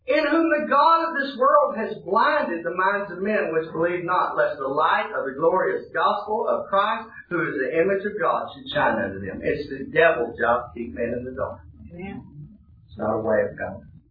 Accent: Texas, United States; Well, I grew up, you know, I'm a Texan

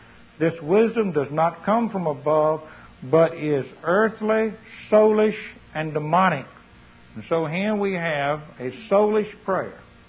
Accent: the South, United States; I remember I was raised in the South.

